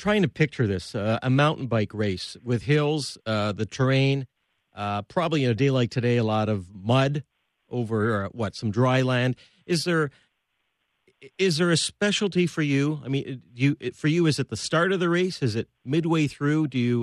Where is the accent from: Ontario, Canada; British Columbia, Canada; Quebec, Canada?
Ontario, Canada; Toronto; We grew up in Toronto.